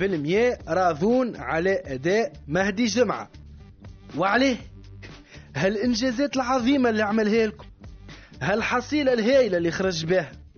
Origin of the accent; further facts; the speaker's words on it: Tunisia; والأسعار اللي عندنا في تونس